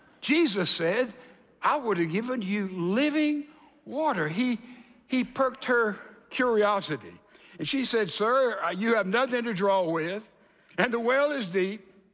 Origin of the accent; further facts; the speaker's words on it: Texas, United States; I'm from the South, and we here in Texas, we open the door for ladies.